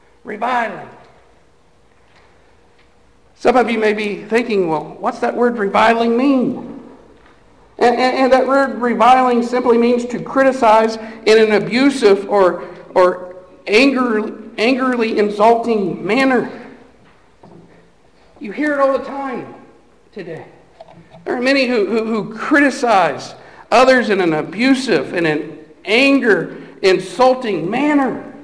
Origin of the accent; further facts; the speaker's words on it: Greencastle, United States; I remember when I was a young child growing up in Greencastle